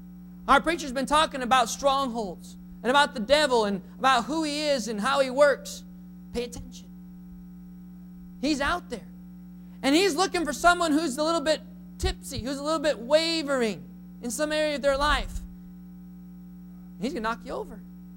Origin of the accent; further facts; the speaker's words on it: North Dakota, United States; And as a farm boy growing up in North Dakota, our house was smack in the middle of sunflower fields, corn fields, canola fields, wheat fields, barley fields.